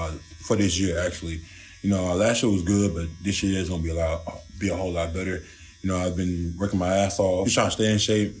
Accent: New Orleans, Louisiana, United States; I mean, I'm from New Orleans, so, you know, being there, learning that culture, you know, that's what starts it.

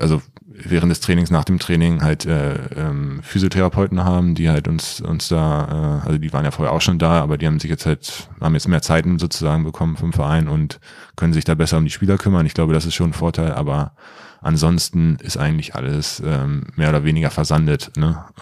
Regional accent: Loccum, Lower Saxony, Germany; ich komme aus Loccum, gut, das ist Niedersachsen

